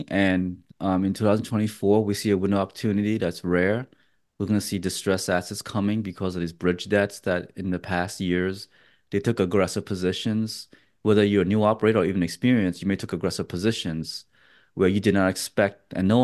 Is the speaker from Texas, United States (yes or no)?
yes; Texas, United States; it's be focusing on my home state, the Lone Star State.